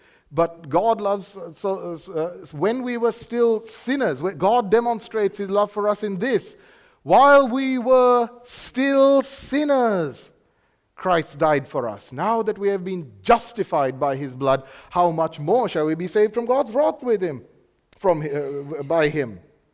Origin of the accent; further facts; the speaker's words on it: Sri Lanka; now in Australia; I am from Sri Lanka myself.